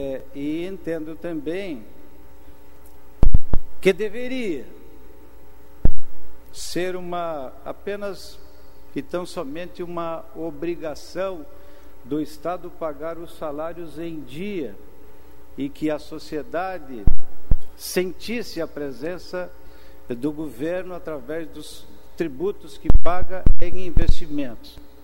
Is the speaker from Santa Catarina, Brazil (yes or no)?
yes; Santa Catarina, Brazil; até porque somos catarinenses